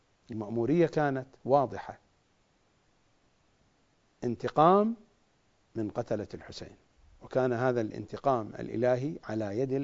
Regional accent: Iraq; accent: Iraqi; نحن في لهجتنا العراقية نقول ميثم

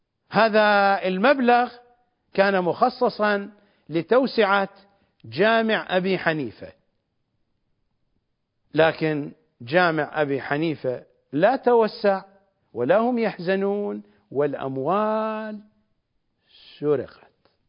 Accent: Najaf, Najaf Governorate, Iraq; كرجال الدين عندنا في النجف

